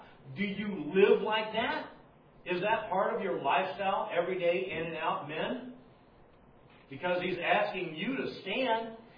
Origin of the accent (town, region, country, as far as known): Slidell, Louisiana, United States